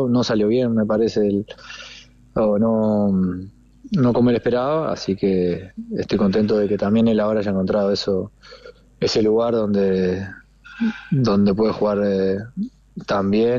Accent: Uruguay; now in Europe; con lo que viene pasando desde que salí de Uruguay

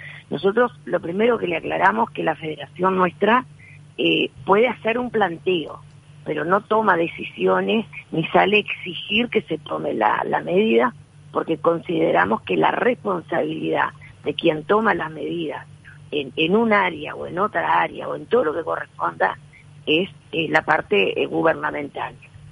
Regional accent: Uruguay

